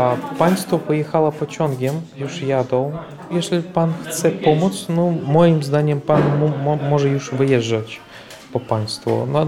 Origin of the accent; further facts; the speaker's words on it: Russia; now in Poland; jestem z Rosji, że pochodzę z Rosji, że mam to obywatelstwo.